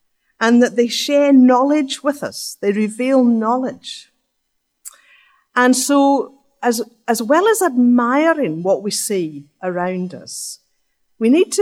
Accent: England, United Kingdom; Okay, I grew up in England, and we did O-levels.

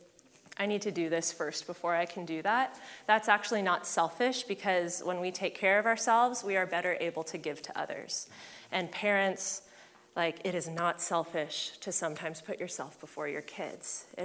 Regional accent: San Diego, California, United States; I had to set a boundary with my father when I'm from San Diego

